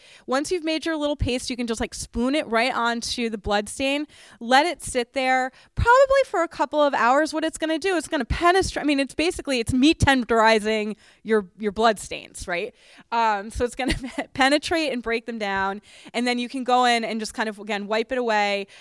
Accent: Boston, Massachusetts, United States; I grew up in Boston, and my friend Josh is from the Boston area, and he loves sweaters.

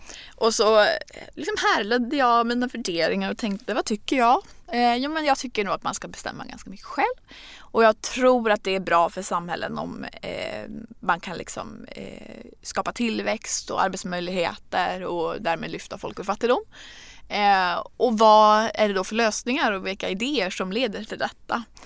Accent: Örnsköldsvik, Västernorrland County, Sweden; jag är uppvuxen i Örnsköldsvik

